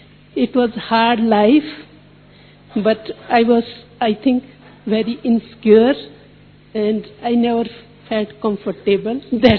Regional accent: Sydney, New South Wales, Australia; I am from Sydney.

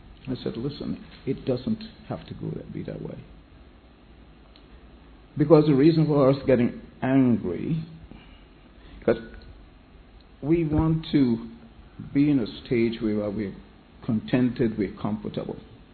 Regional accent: New York, United States; I'm from New York.

